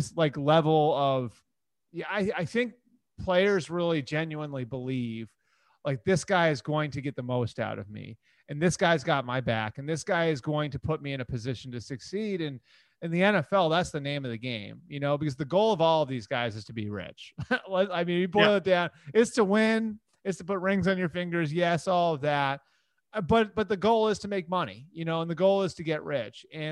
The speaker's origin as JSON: {"language": "English", "region": "Massachusetts", "country": "United States", "tie": "born or raised there", "said": "You know, that's my hometown, right?"}